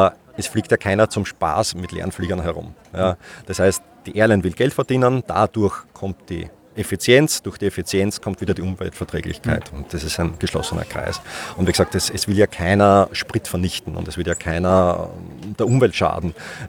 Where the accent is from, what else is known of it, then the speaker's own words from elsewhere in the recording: Schwechat, Lower Austria, Austria; In Schwechat.